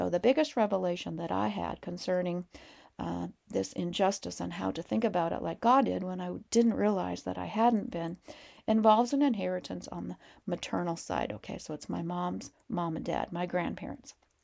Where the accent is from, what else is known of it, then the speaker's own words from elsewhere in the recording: Montana, United States; And we're from Montana, you know